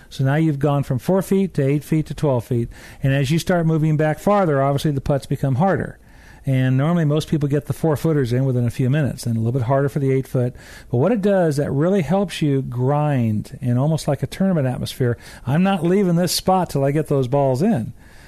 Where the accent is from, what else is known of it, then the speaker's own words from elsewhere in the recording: California, United States; I was not raised on fancy courses like these. I was raised in Southern California on the average municipal course.